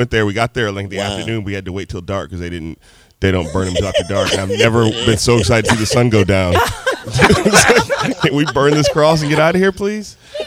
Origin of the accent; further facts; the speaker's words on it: East Palo Alto, California, United States; Yeah, I was in East Palo Alto. I was born in Stanford Hospital. Then immediately they took me to East Palo Alto, which for those people who don't know, that's like saying the Compton of Palo Alto.